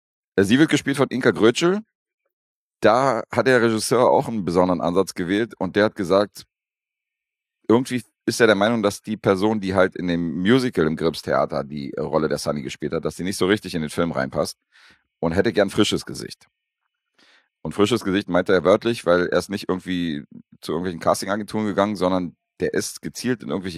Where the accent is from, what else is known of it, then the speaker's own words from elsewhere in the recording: Berlin, Germany; für mich als Berliner